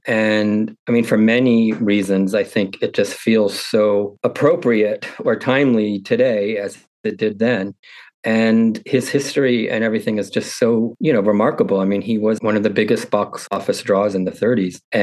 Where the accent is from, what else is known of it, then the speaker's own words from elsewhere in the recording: Miami, Florida, United States; because also growing up in Miami, it was mainly built as a fantasy vacation destination or a fantasy retirement community for people from the Northeast to flock to.